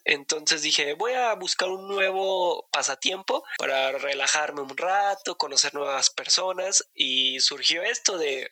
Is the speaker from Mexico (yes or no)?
yes; Mexico; Tengo 26 años, soy de México